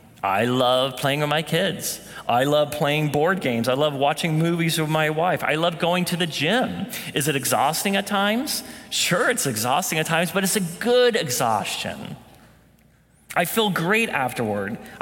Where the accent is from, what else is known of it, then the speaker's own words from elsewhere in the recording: Phoenix, Arizona, United States; As Ryan said, I'm from Phoenix. We don't have a ton of grass in Phoenix.